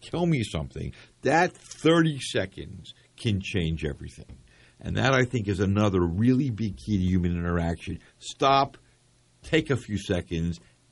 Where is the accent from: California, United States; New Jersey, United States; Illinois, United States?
New Jersey, United States; Camden; I was born in Cooper Hospital in North Camden. We were dirt poor. We lived in North Camden.